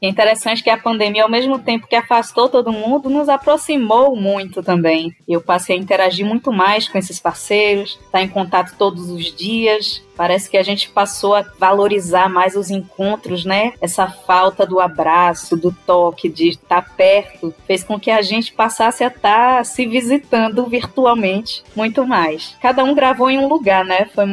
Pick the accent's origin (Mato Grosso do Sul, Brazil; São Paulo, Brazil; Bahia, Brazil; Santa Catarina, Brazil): Bahia, Brazil; Barra da Estiva; Eu sou natural de Barra da Estiva, na verdade.